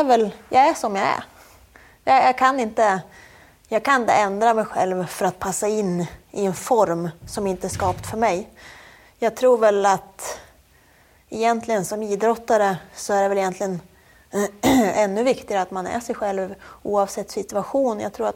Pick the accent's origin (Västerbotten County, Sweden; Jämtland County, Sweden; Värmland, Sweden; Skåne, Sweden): Jämtland County, Sweden; Sveg; Jag menar, jag är uppvuxen i Sveg.